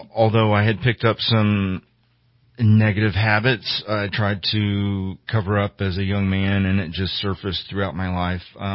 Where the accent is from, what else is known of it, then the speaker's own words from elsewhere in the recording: St. Louis, Missouri, United States; born there; I was born in 1975 in St. Louis, Missouri.